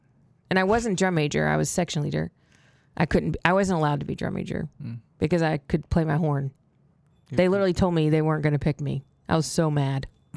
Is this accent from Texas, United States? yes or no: yes; Carthage, Texas, United States; I grew up in Carthage, Texas, a very small town in East Texas. Back in the day, it was smaller. It's a little larger now.